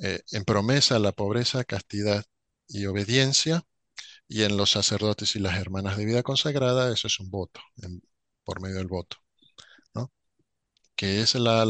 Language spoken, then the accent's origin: Spanish; Argentina; yo soy argentino y estoy en Argentina, pero podría no estar aquí. De hecho, bueno, he vivido en varios países